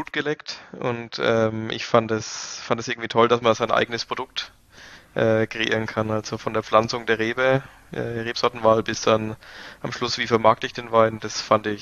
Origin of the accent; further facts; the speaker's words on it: Iphofen, Bavaria, Germany; Genau, also ich komme aus Iphofen, Unterfranken, Gipskäuber, unser Boden, ist meine Heimat, das verbinde ich ganz stark mit Iphofen. Ich bin hier aufgewachsen, war zwar mal weg, aber bin natürlich wieder zurückgekommen. Und hier sind meine Wurzeln einfach.